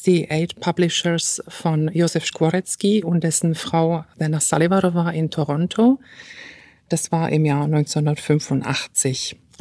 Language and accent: German; Czechia; now in Germany; ich bin Tschechin, komme aus der Tschechischen Republik. Dieses Land hieß damals, als ich nach Deutschland kam, noch die Tschechoslowakei. Also man kann sich ausrechnen, wie lange ich schon in Deutschland lebe.